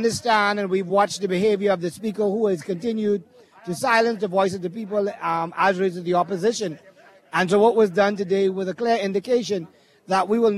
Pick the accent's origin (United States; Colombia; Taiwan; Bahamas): Bahamas; Grand Bahama; we came from Grand Bahama to let our voice continue to be heard. As Grand Bahamians, one, we've been neglected for so long.